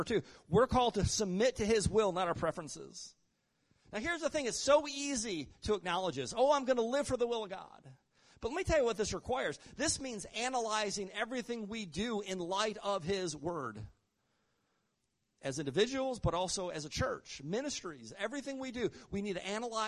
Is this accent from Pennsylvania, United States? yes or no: no; Michigan, United States; I grew up in Michigan, western Michigan, and Lake Michigan.